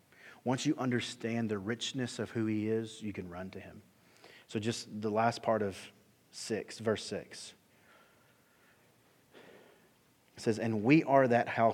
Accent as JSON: {"language": "English", "region": "Alabama", "country": "United States", "tie": "born or raised there", "said": "I grew up in South Alabama, okay?"}